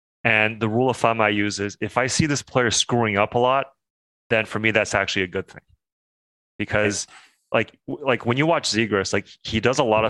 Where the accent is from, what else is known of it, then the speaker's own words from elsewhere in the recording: Montreal, Quebec, Canada; you know, I'm from Montreal